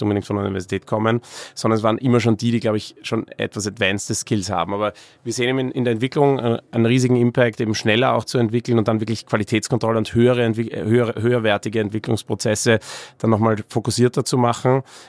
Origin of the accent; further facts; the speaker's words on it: Austria; now in Berlin, Germany; Ich bin headquartered sozusagen in Berlin. Ich bin auch viel in unserem Office in Wien. Ich bin ursprünglich aus Österreich, bin aber auch ab und zu in Barcelona in unserem Office